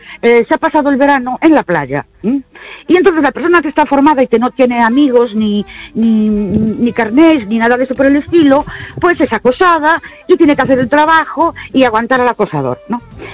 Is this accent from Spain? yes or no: yes; Ourense, Galicia, Spain; Buenas noches … de Orense